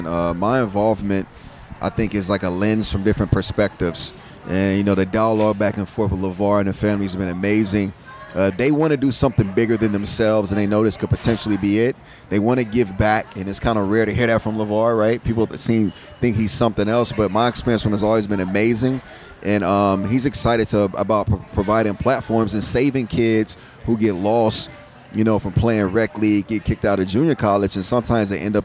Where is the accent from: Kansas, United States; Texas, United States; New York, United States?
Kansas, United States; Kansas City; Well, I'm from Kansas City. I'm from Kansas. And Missouri is just walking across the street, Kansas City, Missouri.